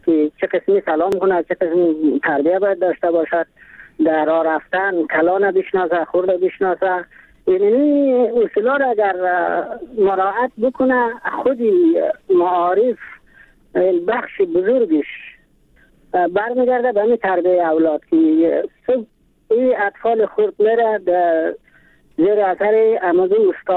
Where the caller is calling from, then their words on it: Mazar-i-Sharif, Balkh, Afghanistan; از مزار شریف